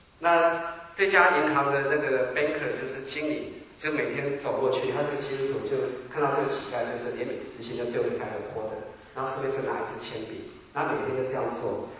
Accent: China; 不像我们中国人常说爱之深责之切

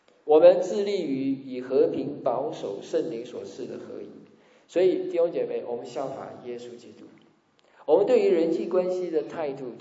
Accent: Taiwan; 我们台湾话说假霸魔营啊，假霸行营啊

